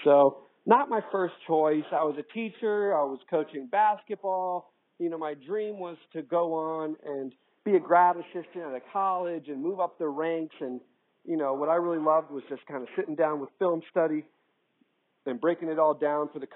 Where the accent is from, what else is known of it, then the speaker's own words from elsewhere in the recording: Fairfax, Virginia, United States; I was born and raised in Fairfax